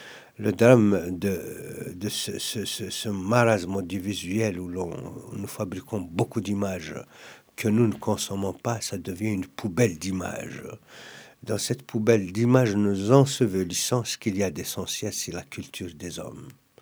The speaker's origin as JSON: {"language": "French", "region": "Kabylie", "country": "Algeria", "said": "Je suis kabyle. Je suis kabyle."}